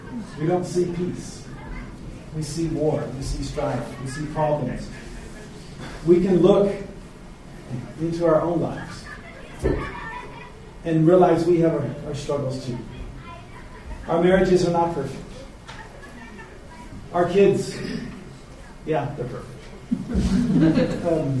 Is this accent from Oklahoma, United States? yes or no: yes; Oklahoma, United States; much more unique than I grew up in Southwest Oklahoma.